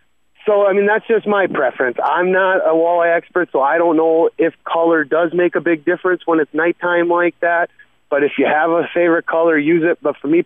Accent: Gladstone, Michigan, United States; also born or lived in Escanaba; I mean, I was born in Escanaba, raised in Gladstone.

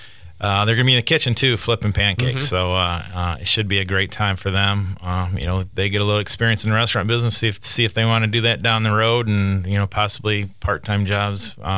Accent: Traverse City, Michigan, United States; I mean, I grew up in Traverse City, and we didn't have to pay a cent for anything.

